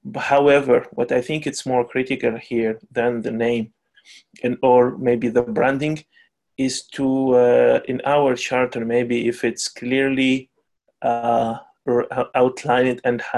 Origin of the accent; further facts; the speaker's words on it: Tunisia; I'm from Tunisia